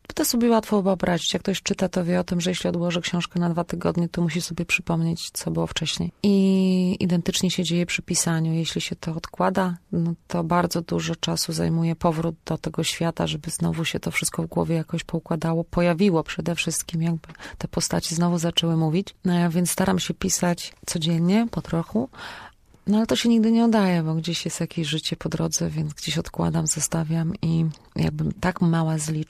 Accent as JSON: {"language": "Polish", "town": "Siedlce", "region": "Masovian Voivodeship", "country": "Poland", "lives_now": "Poznań, Poland", "said": "ponieważ ja pochodzę z Siedlec, przyjechałam do Poznania i to jest tak mniej więcej 4,5 do 5 godzin pociągiem."}